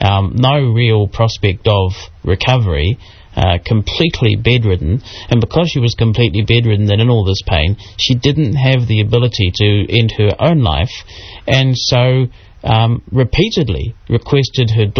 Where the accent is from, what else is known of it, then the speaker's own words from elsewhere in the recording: Whanganui, Manawatū-Whanganui, New Zealand; is from my hometown here, Whanganui.